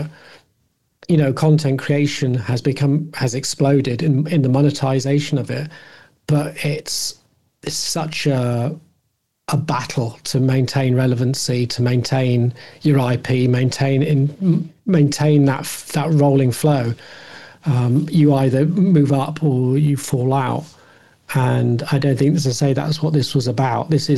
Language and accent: English; United Kingdom